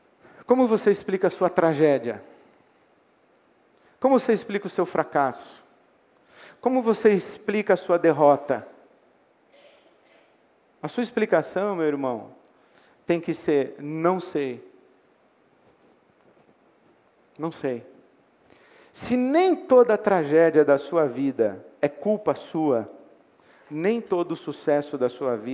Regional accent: Brazil; born there; Eu não sei porque eu nasci aqui. No Brasil, porque eu conheci o Evangelho

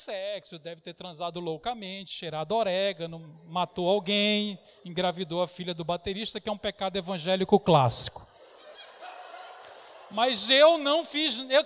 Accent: Belém, Pará, Brazil; also born or lived in Belo Horizonte; now in São Paulo, Brazil; Eu moro em São Paulo, recém-mudado, morava em Belo Horizonte, mas sou natural de Belém, do Pará, terra da … de Jesus Cristo

